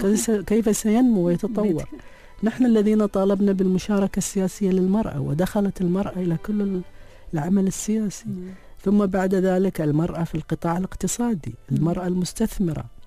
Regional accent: United Arab Emirates; أفتخر أني أنا مواطنة إماراتية

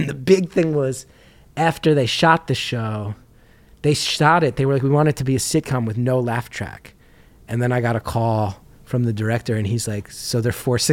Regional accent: New Jersey, United States; and I'm from North Jersey. So I inherently just, you know, we grow up. Where we grew up, you just assume I'm not fucking good enough to make

